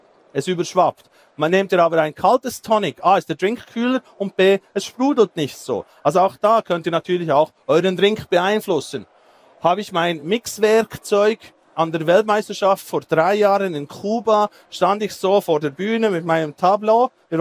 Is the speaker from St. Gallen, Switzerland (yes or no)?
no; Thun, Bern, Switzerland; ich bin aus Thun, ich bin ein Redneck, ich darf das.